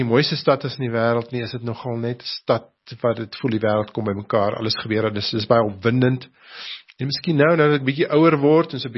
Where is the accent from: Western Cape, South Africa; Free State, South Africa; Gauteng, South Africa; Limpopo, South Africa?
Limpopo, South Africa; Warmbad; Ek kom uit die Noord-Transvaal uit, Warmbad, daar het ek groot geword, Settlers om presies te wees op die Springbokvlakte, so ek dink die Bosveld sal altyd na my hart lê.